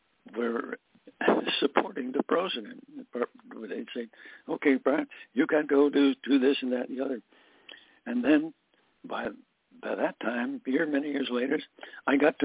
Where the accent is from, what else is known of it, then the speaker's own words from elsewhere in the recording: Scranton, Pennsylvania, United States; he went to college at Mansfield University in Pennsylvania, kind of near my hometown, it was Scranton.